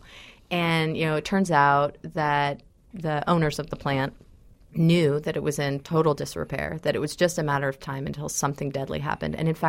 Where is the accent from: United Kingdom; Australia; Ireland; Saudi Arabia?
Saudi Arabia; Ras Tanura, Eastern Province; also born or lived in Baton Rouge, United States; now in Tulsa, United States; up, you know, in the biggest refinery town in the world, Ras Tanura, Saudi Arabia. So even if I wasn't born and raised in East Texas, I know a little bit about refinery towns. And of course, now here I am in Tulsa.